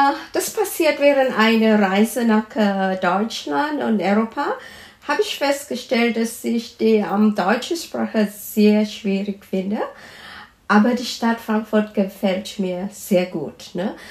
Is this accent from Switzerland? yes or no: no; Kuala Lumpur, Malaysia; Ja, ich komme aus Kuala Lumpur.